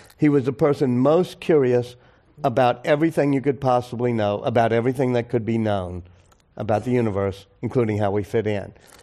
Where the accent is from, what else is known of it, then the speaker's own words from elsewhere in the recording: New Orleans, Louisiana, United States; I plan to move back to my hometown of New Orleans.